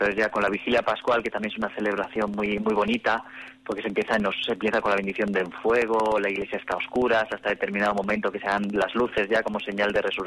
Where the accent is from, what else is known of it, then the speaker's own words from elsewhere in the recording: Seville, Andalusia, Spain; de DNI soy de Sevilla, así que sé lo que es cuando una hermandad no puede salir.